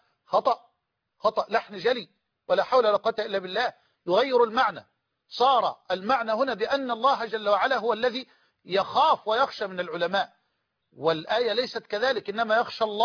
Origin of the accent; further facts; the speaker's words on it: Mansoura, Dakahlia, Egypt; في مدينتي في مدينة المنصورة